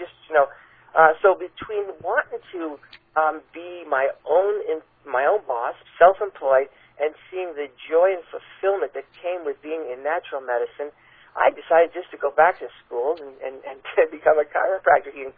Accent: East Coast, United States; But I grew up on the East Coast, and my primary strength throughout school was mathematics and science.

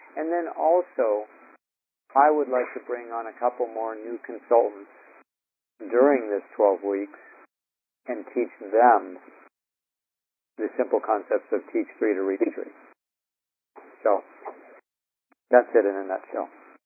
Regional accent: Corbett, Oregon, United States; I am from Corbett, Oregon.

